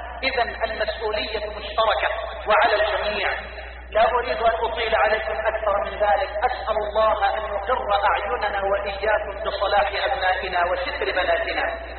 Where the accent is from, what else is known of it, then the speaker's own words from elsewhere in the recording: Egypt; اللهم اجعل بلدنا مصر واحدا للامن والامان